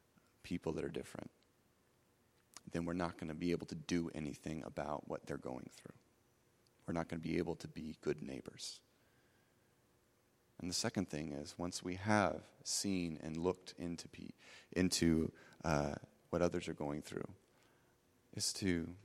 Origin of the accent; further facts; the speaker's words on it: West Coast, United States; I'm from the West Coast. The South is different to me.